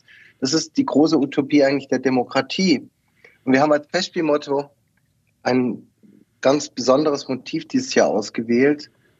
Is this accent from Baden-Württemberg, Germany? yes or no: yes; Esslingen am Neckar, Baden-Württemberg, Germany; also born or lived in Berlin; Ich entstamme ja Esslingen am Neckar, also bin direkt Grund der Nachbarschaft von Stuttgart und Ludwigsburg.